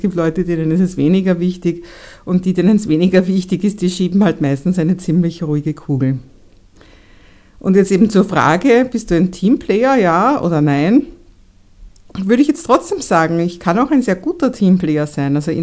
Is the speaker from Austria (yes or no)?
yes; Vienna, Austria; Die sind so richtig auf der Nudelsuppen dahergeschwommen, wie man bei uns in Wien so schön sagt.